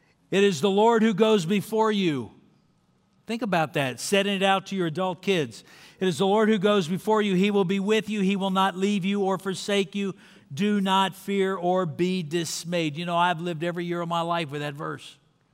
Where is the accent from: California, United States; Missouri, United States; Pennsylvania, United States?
Pennsylvania, United States; Hershey; now in Dallas, United States; I grew up in Hershey, Pennsylvania. Came to Dallas through Haiti.